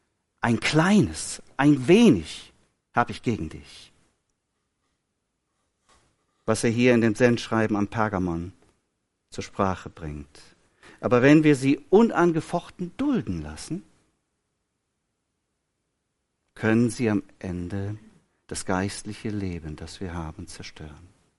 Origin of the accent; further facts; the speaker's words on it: North Rhine-Westphalia, Germany; Das ist die Staudammbrücke von der zweitgrößten Trinkwassertalsperre Deutschlands, der Dünntalsperre. Meine Heimat.